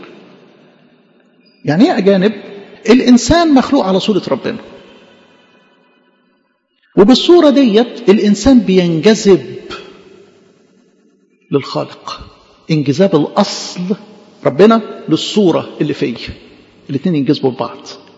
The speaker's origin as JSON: {"language": "Arabic", "country": "Egypt"}